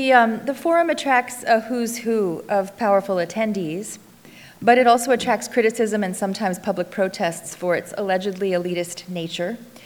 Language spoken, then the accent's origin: English; New York City, New York, United States; even though I'm a New Yorker.